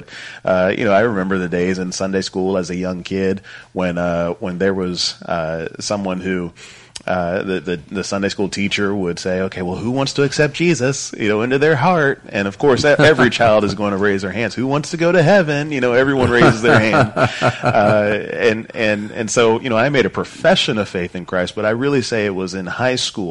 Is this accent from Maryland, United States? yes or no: yes; Maryland, United States; I went to college in Maryland. I was raised in Maryland.